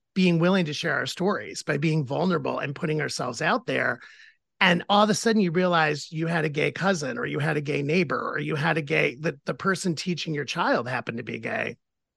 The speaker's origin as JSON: {"language": "English", "region": "Midwest", "country": "United States", "said": "because I can't get rid of my Midwestern roots. Even though I've lived all over the country, I need my dose of Miss what my dose of Midwestern every year."}